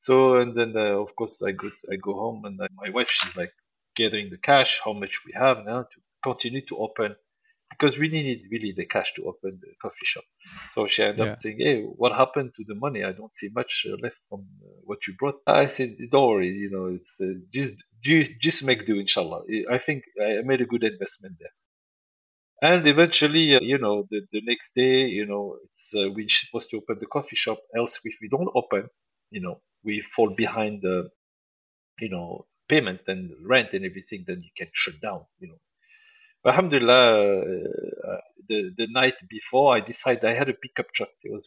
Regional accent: France; So I'm from France

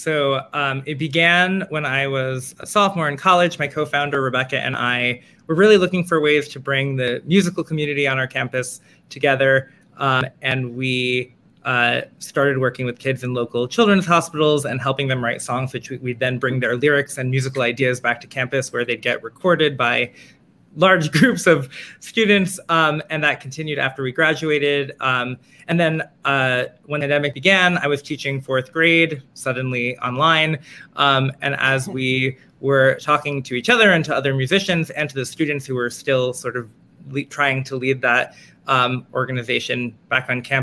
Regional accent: Manhattan, New York, United States; I am from Manhattan, where I continue to live.

